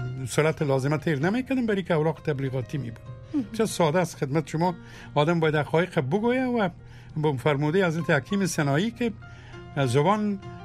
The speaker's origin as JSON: {"language": "Persian", "country": "Afghanistan", "said": "که ما مملکت ما افغانستان و ما بعد ملت افغان"}